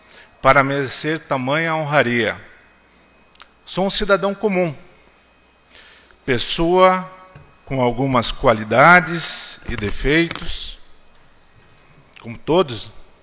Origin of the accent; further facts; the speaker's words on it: Piedade, São Paulo, Brazil; born there; Não por acaso, mas porque assim foi predestinado, nasci em Piedade.